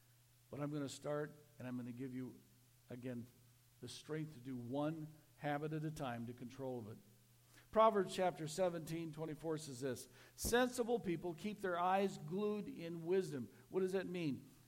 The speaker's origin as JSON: {"language": "English", "town": "Parker", "region": "South Dakota", "country": "United States", "tie": "born or raised there", "said": "I grew up in Parker, South Dakota."}